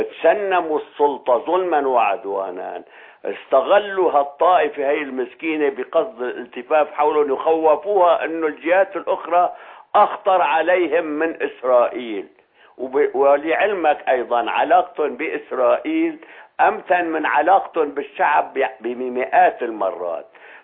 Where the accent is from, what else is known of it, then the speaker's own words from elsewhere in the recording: Aleppo, Aleppo Governorate, Syria; وأنا ابن حلب